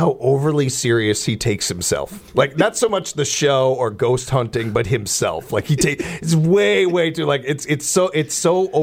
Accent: Illinois, United States; 42 takes us to my home state of Illinois

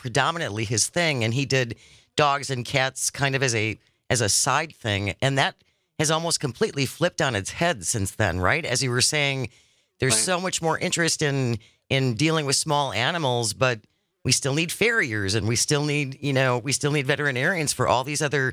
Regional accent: Hartford, United States; growing up in the 60s, and we grew up in a small town. I grew up in Hartford

